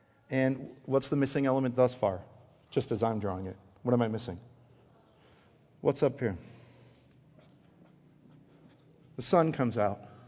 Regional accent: Midwest, United States; You know, I'm born and raised in the Midwest.

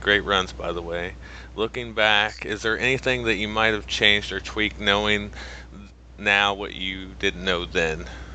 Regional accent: Missouri, United States; I could say that too, because I'm from Missouri, so I know exactly what you're talking about.

